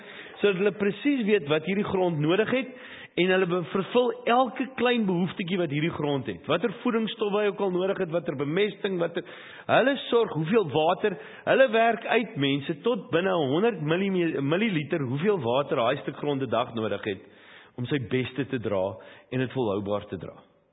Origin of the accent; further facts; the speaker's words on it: Johannesburg, Gauteng, South Africa; born there; ek het gebore in Joburg, Jenda en Hielbrau en sedertdien was my ervaring van 'n plaas daai een keer toe ek in 'n doring getrap het, toe ek 4 was in Marble Hall.